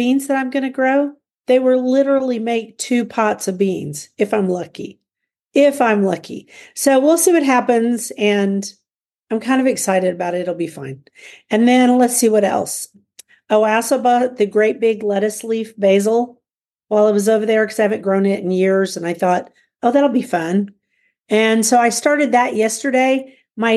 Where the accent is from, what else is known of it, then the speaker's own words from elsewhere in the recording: Guthrie, Oklahoma, United States; from Guthrie, Oklahoma, where I garden on 1.5 acres out of 7.5 acres in the country.